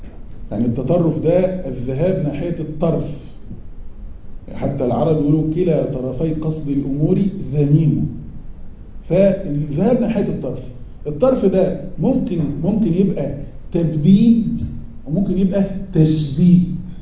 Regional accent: Egypt; born there; أنا مثلا مولود في مصر، أتنقل بين دبي ومصر والمغرب

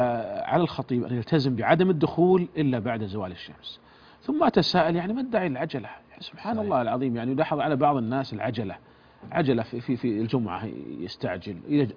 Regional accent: Saudi Arabia; وعندنا في المملكة العربية السعودية

